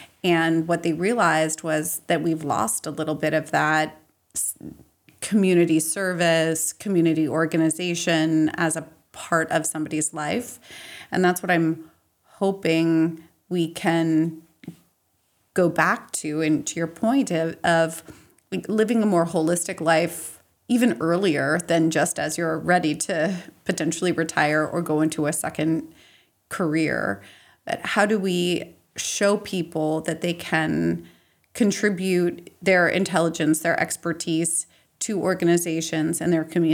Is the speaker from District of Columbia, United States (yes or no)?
yes; Washington, District of Columbia, United States; born there; I was born in Washington, D.C., and I began my McKinsey career also in Washington, D.C. after lots of moves.